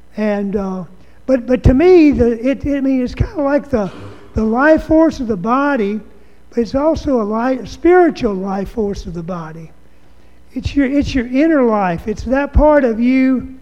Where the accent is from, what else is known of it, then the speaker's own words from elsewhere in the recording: Mobile, Alabama, United States; in the neighborhood where I grew up in Mobile, Alabama, we were real good at going around at night in the car and dumping over people's trash cans